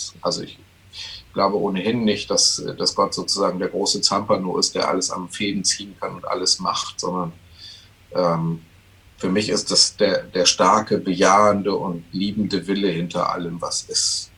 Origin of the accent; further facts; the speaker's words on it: Lower Saxony, Germany; als Jugendlicher in der Lüneburger Heide tief im letzten Jahrtausend